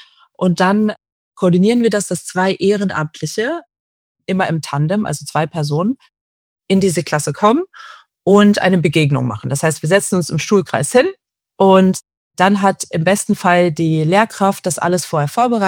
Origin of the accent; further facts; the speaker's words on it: Halle, Saxony-Anhalt, Germany; ich komme ursprünglich aus Halle, Sachsen-Anhalt, also Halle-Saale, und bin dort geboren und aufgewachsen und bin jüdisch, bin in einer jüdischen Familie aufgewachsen. Meine Familie kommt ursprünglich aus der Ukraine und ist in den 90ern, sogenannte Kontingentflüchtlinge, nach Deutschland gekommen